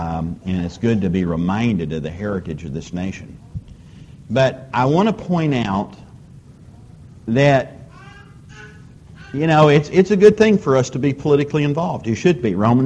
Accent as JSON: {"language": "English", "country": "United States", "tie": "born or raised there", "said": "This is not the country I grew up in. And I am still proud to be an American."}